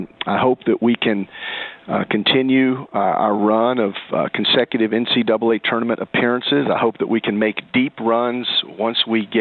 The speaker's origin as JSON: {"language": "English", "region": "South Carolina", "country": "United States", "tie": "born or raised there", "said": "He was one of my idols as a kid growing up in South Carolina when he played for the South Carolina Gamecocks"}